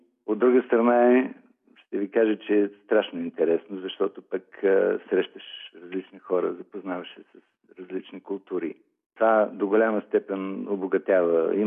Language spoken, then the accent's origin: Bulgarian; Veliko Tarnovo, Veliko Tarnovo Province, Bulgaria; moved away as an adult; also born or lived in Sofia; now in Australia; От Търновския край съм, от Търново. Родителите ми са оттам и там съм роден.